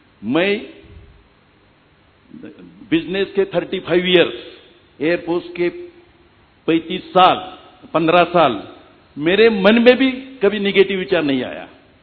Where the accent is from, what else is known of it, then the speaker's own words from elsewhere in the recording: Maharashtra, India; मैं महाराष्ट्र से बिलोंग करता हूँ। हेलो, मैं महाराष्ट्र से बिलोंग करता हूँ। मेरा उम्र अभी 71 है।